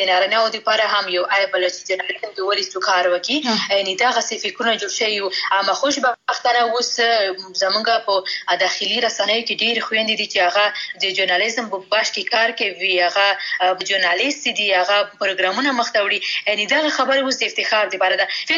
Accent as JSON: {"language": "Pashto", "region": "Khost", "country": "Afghanistan", "tie": "born there", "said": "زه ورته وایم چې زه افغان یم، مازه یو په خوست ولایت کې زیږیدلی یم، د همدې خاورې بچی یم"}